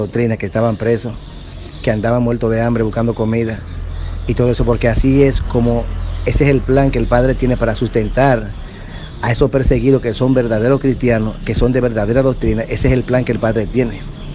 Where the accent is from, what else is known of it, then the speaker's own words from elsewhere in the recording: Dominican Republic; yo soy de aquí, de República Dominicana.